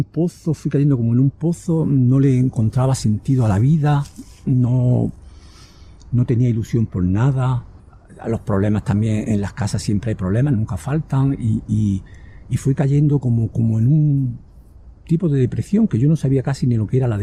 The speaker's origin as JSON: {"language": "Spanish", "region": "Andalusia", "country": "Spain", "said": "soy de Granada, de un pueblo de la provincia de Granada. Tengo 73 años, me casé en el año 72 con una mujer maravillosa."}